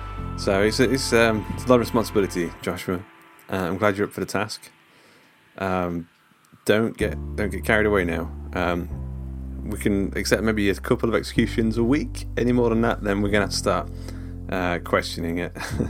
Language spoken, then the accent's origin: English; England, United Kingdom; Now, Glenn K1, I don't know if you've noticed, but we're English.